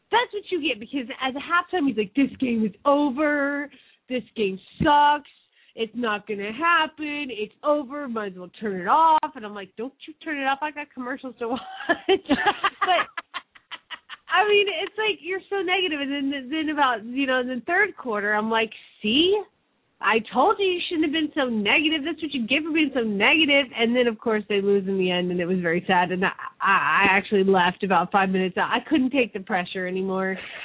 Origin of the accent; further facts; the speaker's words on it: Phoenix, Arizona, United States; from Phoenix, Arizona